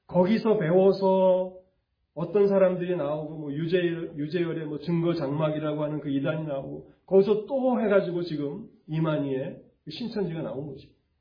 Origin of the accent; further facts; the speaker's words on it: Gyeonggi Province, South Korea; 저는 고향이 경기도인데